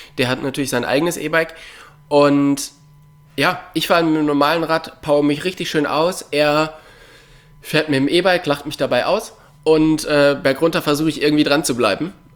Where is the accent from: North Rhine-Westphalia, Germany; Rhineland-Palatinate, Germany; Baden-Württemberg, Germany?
North Rhine-Westphalia, Germany; dass im Kölner Raum, da wo ich herkomme, gibt es Trails